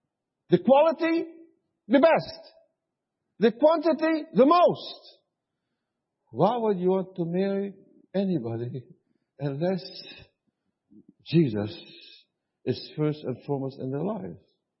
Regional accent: the South, United States; See, I come from the South, and instead of saying 20, we say 20.

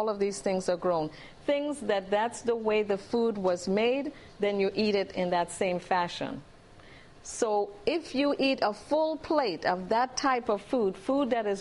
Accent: Trinidad & Tobago; originally I'm from Trinidad

